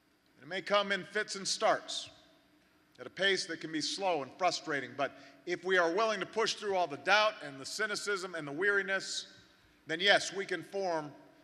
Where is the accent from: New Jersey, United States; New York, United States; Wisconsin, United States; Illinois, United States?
Illinois, United States; Chicago; Decades later, I arrived in one of those cities, my hometown of Chicago. Southside.